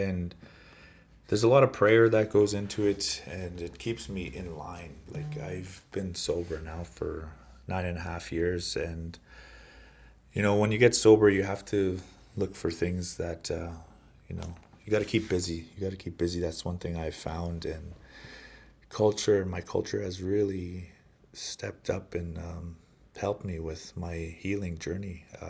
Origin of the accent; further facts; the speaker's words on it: Saddle Lake, Alberta, Canada; now in Edmonton, Canada; I come from Saddle Lake, Alberta. I currently live in Edmonton, Alberta.